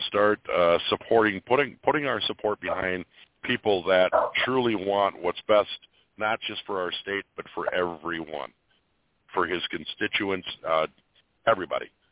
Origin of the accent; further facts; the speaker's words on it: Minnesota, United States; I'm from Southwest Minnesota, and it's nice to have.